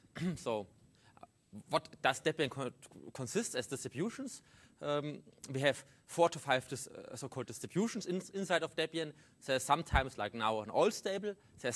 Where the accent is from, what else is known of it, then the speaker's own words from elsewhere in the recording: Munich, Bavaria, Germany; English is a second language; I come from Munich in Germany